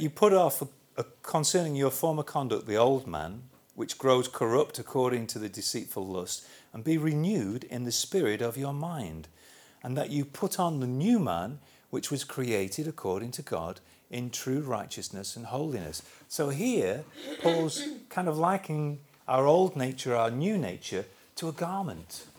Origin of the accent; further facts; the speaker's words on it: England, United Kingdom; Okay, we're English, give or take the odd Scot or Welsh person or whatever. Still class that as British.